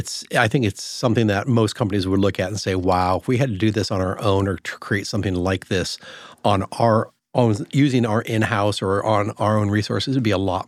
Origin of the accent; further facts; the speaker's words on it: Midwest, United States; You know, I grew up in the Midwest, and I was infatuated with the marine biology.